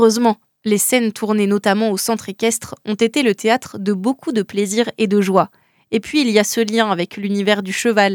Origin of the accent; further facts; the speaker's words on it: Le Lion-d'Angers, Pays de la Loire, France; Oui, j'ai grandi au Lion d'Angers et je suis évidemment attachée à mes racines comme à nulle autre région.